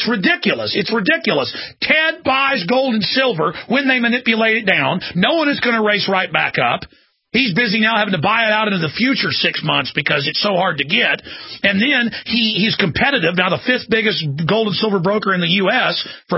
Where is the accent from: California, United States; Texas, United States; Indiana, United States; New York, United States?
Texas, United States; I'm a Texan. I'm an American. I'm a trailblazer.